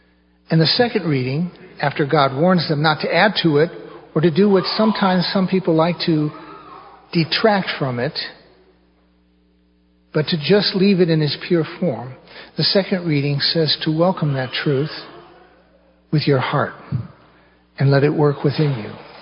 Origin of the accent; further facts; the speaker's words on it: Gary, Indiana, United States; I was born in Gary, Indiana, of second-generation immigrant grandparents, parents, and I went to school in Gary. I went to St. Mark's Grade School.